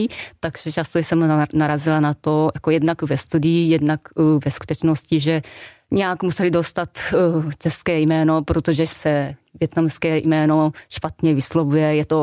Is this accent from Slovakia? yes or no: no; Japan; now in Czechia; jsem vyrůstala v Japonsku, už se tady už žiju zhruba nějakých 18 let, jako střídavě, nejsem v Česku jako v jednom kuse, ale já jsem totálně jako Japonka.